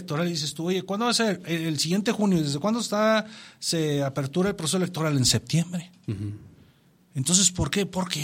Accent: Durango, Mexico; de aquí de Durango

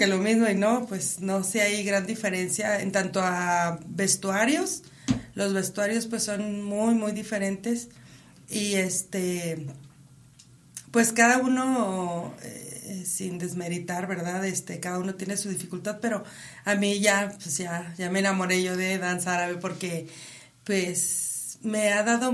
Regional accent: Tamaulipas, Mexico; Y pues yo vengo de Tamaulipas.

